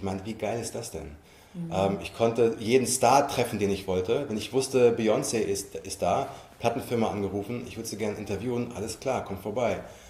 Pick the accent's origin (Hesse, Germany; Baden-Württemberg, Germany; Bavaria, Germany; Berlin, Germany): Hesse, Germany; Frankfurt; ich komme aus Frankfurt